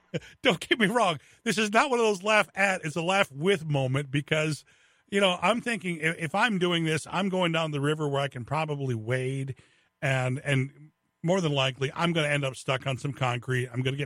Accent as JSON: {"language": "English", "town": "Lansing", "region": "Michigan", "country": "United States", "tie": "born or raised there", "said": "Look, growing up in Lansing, I mean, I've seen a lot of things in the river"}